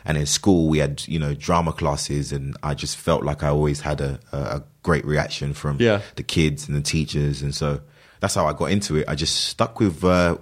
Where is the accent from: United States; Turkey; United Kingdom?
United Kingdom; London; No, I mean, I was born and raised in London.